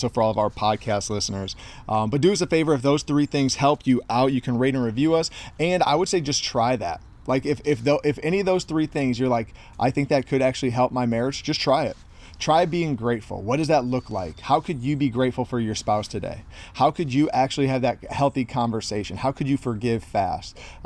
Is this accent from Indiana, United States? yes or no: yes; Indiana, United States; Again, we are from we're from Indiana. We just moved to Southern California.